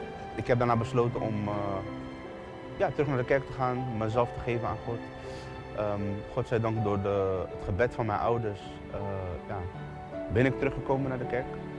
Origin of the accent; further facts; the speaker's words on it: The Hague, South Holland, Netherlands; Ik kom uit Den Haag. Ik heb een goede jeugd gehad.